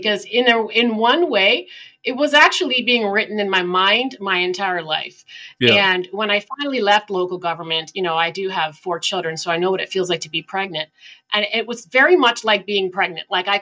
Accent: Canada; for me, as a Canadian, I was astounded that we had municipalities that would be challenged in, you know, submitting financials

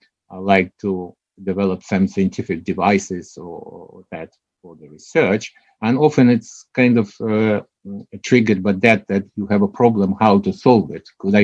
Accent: Ukraine; English is a second language; moved away as an adult; now in London, United Kingdom; I'm not British, I'm Ukrainian. So, but I old man, it's after Soviet Union collapsed, I were given this opportunity to go to the UK and started as a postdoc and so on.

